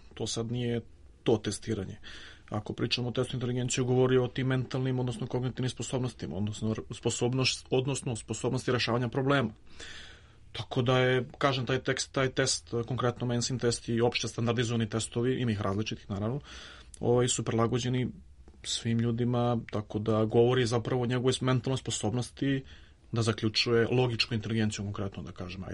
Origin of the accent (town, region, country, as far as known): Serbia